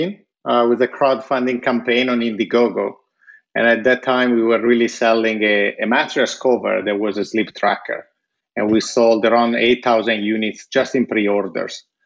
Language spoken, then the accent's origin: English; Italy; when I was growing up in Italy